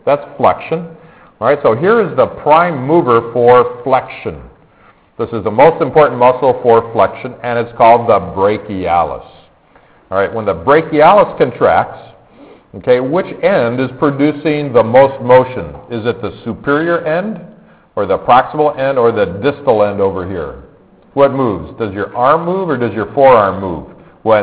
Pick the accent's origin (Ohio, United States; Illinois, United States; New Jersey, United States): Illinois, United States; Chicago; well, I grew up in Chicago that had a lot of snowstorms.